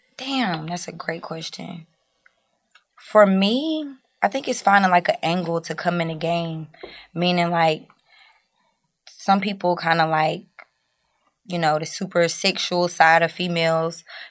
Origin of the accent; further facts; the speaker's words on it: North Carolina, United States; So as most know, I'm from North Carolina.